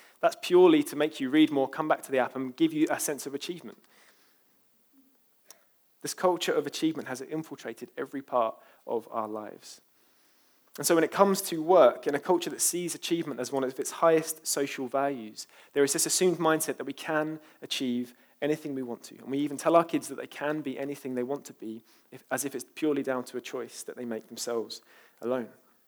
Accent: London, United Kingdom; I'm from East London after all, so can't blame me.

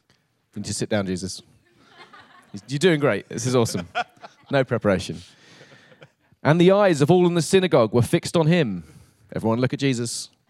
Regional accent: Eastbourne, South East England, United Kingdom; My hometown is a beautiful place called Eastbourne on the south coast. It is the sunniest town in the UK.

